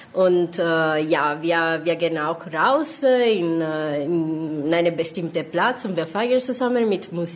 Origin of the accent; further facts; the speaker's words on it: Sicily, Italy; German is a second language; Ich komme aus Sizilien, Süditalien.